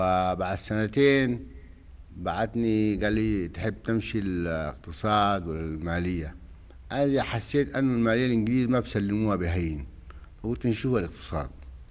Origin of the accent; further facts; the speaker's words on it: Sudan; أنا أول سوداني